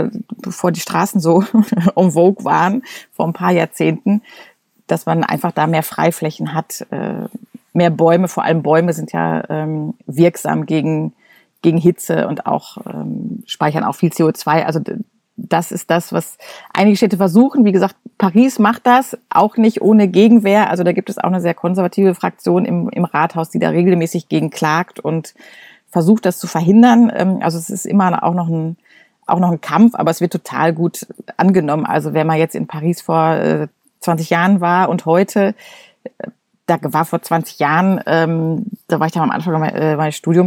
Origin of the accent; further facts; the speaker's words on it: North Rhine-Westphalia, Germany; Ich komme aus dem Ruhrgebiet